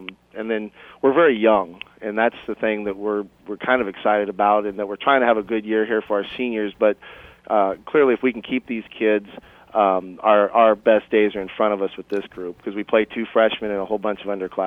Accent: Iowa, United States; I mean, I come from Iowa. I played high school basketball in Iowa.

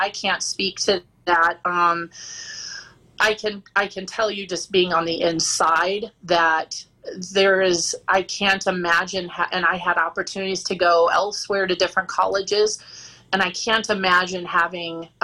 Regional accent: Missouri, United States; because I was from Missouri and I hadn't followed Nebraska until I was recruited.

